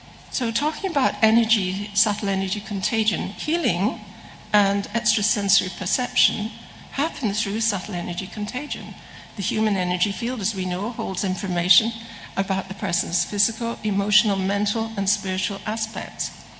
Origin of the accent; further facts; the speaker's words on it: Scotland, United Kingdom; I'm Scottish, so